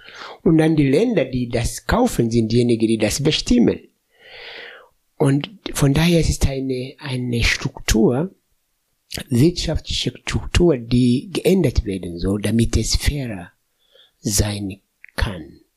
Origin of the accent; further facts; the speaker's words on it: Kagera, Tanzania; Ich komme aus Kagera-Region, am Viktoriasee. Wir haben auch Fisch.